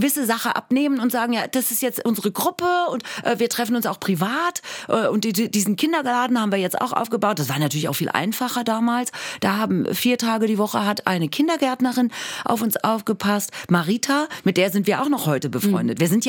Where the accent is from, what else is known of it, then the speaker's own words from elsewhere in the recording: Marburg, Hesse, Germany; now in Berlin, Germany; ich bin ja an einem Fluss geboren. In Marburg bin ich an der Lahn aufgewachsen.